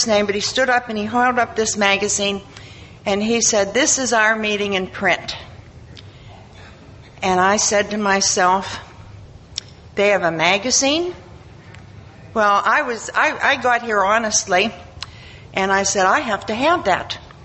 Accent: Murraysville, Pennsylvania, United States; I am from Western Pennsylvania. It's Area 60, and my hometown is Murraysville. It's right outside. It's about 20 miles southwest of Pittsburgh.

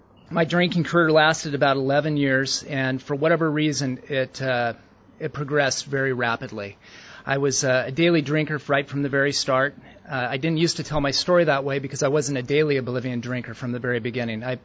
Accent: Portland, Oregon, United States; I hitchhiked back to my hometown up in Portland with the idea of withdrawing from alcohol.

